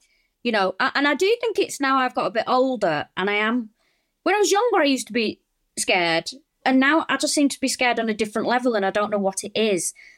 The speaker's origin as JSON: {"language": "English", "town": "Manchester", "region": "North West England", "country": "United Kingdom", "lives_now": "London, United Kingdom", "said": "I'm from Manchester. I'm from an area in North Manchester that, you know, isn't the best area. And yeah, there was a lot of crime, but I never felt scared. I lived in London for 5 years."}